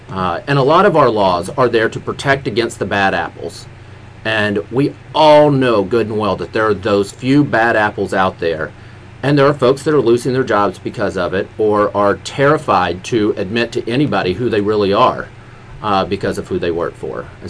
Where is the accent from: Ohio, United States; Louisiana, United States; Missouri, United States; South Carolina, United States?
Missouri, United States; But I grew up in Pemiscot County.